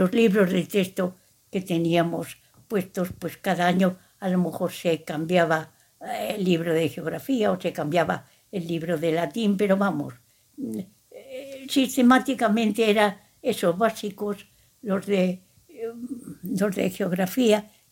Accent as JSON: {"language": "Spanish", "town": "Madrid", "region": "Community of Madrid", "country": "Spain", "said": "porque en la posguerra, pues a mi madre le daba miedo que bajáramos a la calle, porque soy de Madrid"}